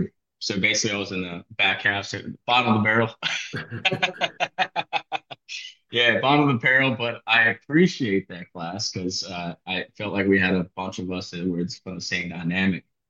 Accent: Maryland, United States; Born and raised in Montgomery County, it's in Montgomery County Public Schools. Decided to go to college at UMBC. Came from a small family, immigrant family, basically.

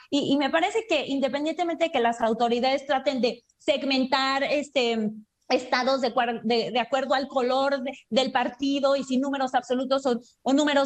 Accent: Mexico; como mexicano

